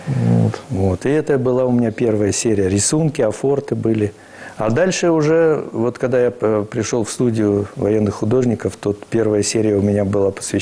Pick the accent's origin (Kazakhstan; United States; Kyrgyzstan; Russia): Kyrgyzstan; born there; я родился в Киргизии, в сельской местности, в среде вот как раз потомков тех переселенцев из Тульской и Воронежской областей